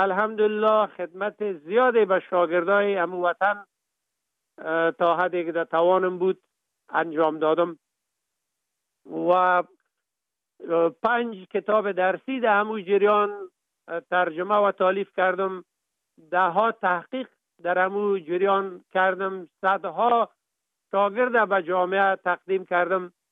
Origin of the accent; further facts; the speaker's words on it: Kapisa, Afghanistan; من در ولایت کاپیسا به دنیا آمدیم، مکتب ابتدایی و متوسطه را در لیسه فعلی میرمسجدی به اتمام رساندیم. بعدن لیسه نادریه